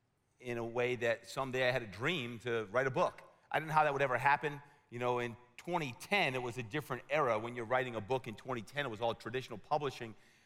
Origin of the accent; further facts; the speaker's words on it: New Jersey, United States; So growing up in New Jersey, went to school in Virginia at William & Mary.